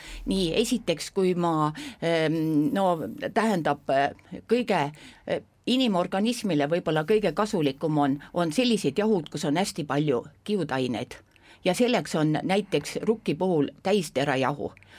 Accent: Tõrva, Valga County, Estonia; Ja ma olen pärit väga ilusast looduskaunist kohast, Tõrvast. Võib-olla mul on ka natuke seda mulgi verd seal sees

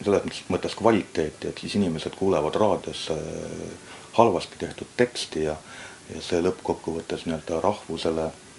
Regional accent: South Estonia, Estonia; No, mina olen lõuna-eestlane.

